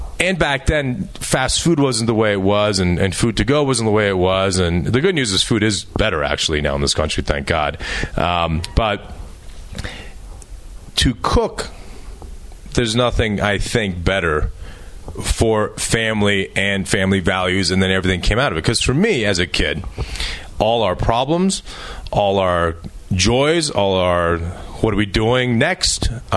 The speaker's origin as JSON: {"language": "English", "town": "Dayton", "region": "Ohio", "country": "United States", "tie": "born or raised there", "said": "I came from Dayton, Ohio. 5 p.m., not 5:01, 5 p.m., we sat down and had dinner, my brother and my two parents."}